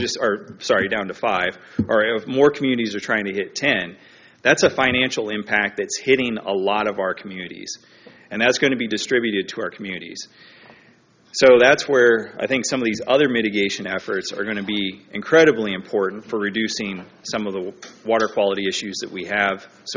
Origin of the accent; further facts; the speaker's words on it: Nebraska, United States; I'm from Nebraska. I'm from northeast Nebraska. I'm not too far away from Creighton, Nebraska.